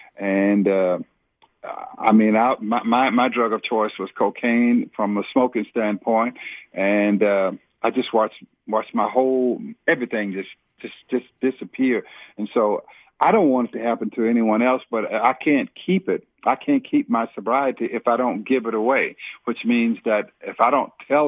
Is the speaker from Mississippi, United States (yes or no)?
yes; Silver City, Mississippi, United States; moved away as an adult; now in Seattle, United States; I'm from Silver City, Mississippi, and I was raised there. I was raised up in Seattle, you know? I came there at age 20